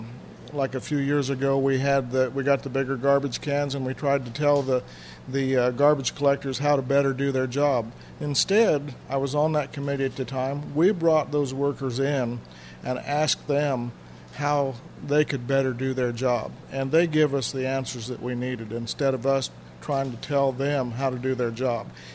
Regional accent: Keokuk, Iowa, United States; This is my hometown. I've seen a lot of things changed, a lot of things come and go

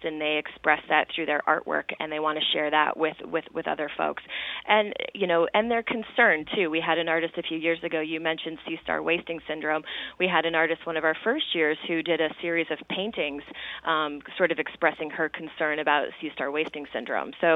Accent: South Dakota, United States; We are both from South Dakota originally, so we're both a little bit out of our element

